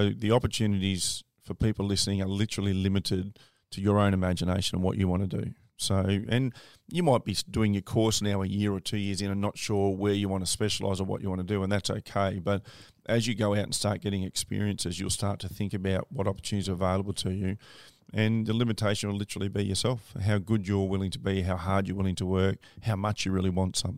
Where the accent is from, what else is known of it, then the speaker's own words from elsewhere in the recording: Queensland, Australia; as a registered nurse, at one stage, like, I couldn't work as a Queenslander, I couldn't work in New South Wales.